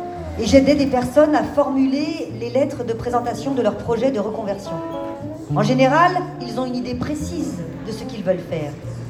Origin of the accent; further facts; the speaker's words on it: Centre-Val de Loire, France; now in Paris region, France; Je viens d'un village près de Châteauroux. C'est le pays de Gérard Depardieu. Le travail m'a amené en région parisienne.